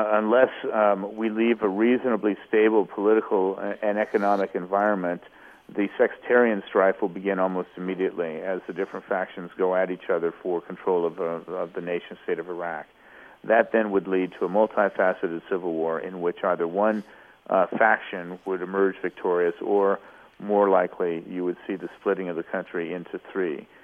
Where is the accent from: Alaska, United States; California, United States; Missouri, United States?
California, United States; Los Angeles; You're my hometown. I'm from that part of California. Look forward to being back out there.